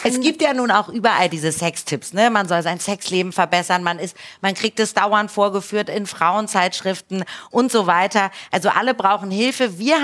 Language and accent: German; Hamburg, Germany; ich bin Hamburgerin.